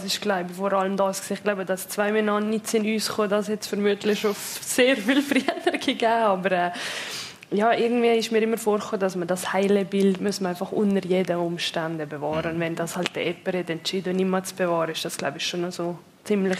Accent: Zermatt, Valais, Switzerland; Ja, ich bin in Zermatt aufgewachsen.

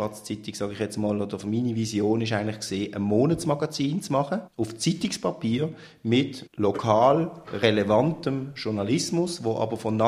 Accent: Basel, Basel-Stadt, Switzerland; Ich bin ein Basler Verleger

